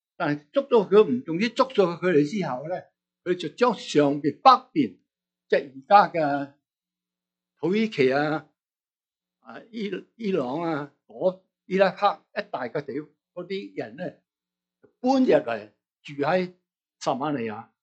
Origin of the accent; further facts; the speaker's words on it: China; 我哋中国人叫做咩啊？